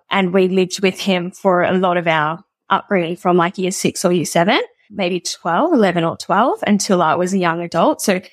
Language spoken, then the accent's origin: English; Melbourne, Victoria, Australia; also born or lived in United States; now in Northern Rivers, Australia; I'm from Melbourne. I grew up in Melbourne, sort of suburbs, and we packed up our bags and moved over to the States. And we've done so many different things. We've since moved interstate to the Northern Rivers.